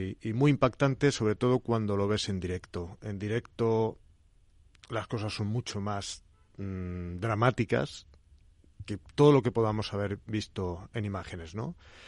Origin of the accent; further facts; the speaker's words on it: Valencian Community, Spain; Sí, bueno, yo soy valenciano, tengo familia allí, amigos allí